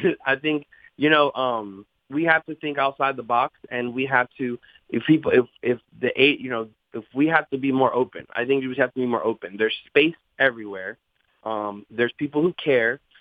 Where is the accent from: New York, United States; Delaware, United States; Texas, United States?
Delaware, United States; I think a lot of people in our community here in Delaware, I grew up in Delaware since I was a kid, and I'm a Latino